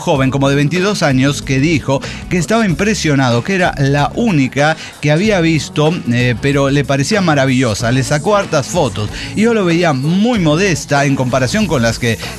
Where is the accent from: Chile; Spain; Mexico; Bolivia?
Mexico; O yo como mexicano, o sea, quinta generación.